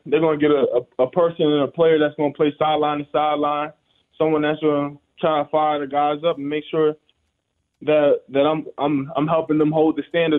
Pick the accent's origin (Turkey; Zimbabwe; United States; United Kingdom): United States; New York; My favorite team growing up, I mean, I'm from New York. My dad was a big Giants fan.